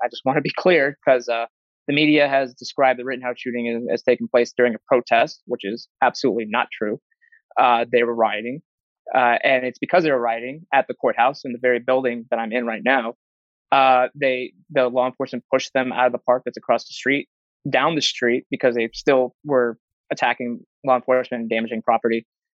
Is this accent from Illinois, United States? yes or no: yes; Illinois, United States; I'm from Illinois originally